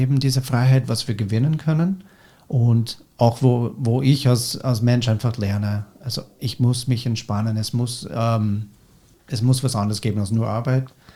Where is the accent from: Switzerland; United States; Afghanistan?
United States; now in Germany; Ich habe keine Möglichkeiten gehabt in Amerika, wo ich herkomme.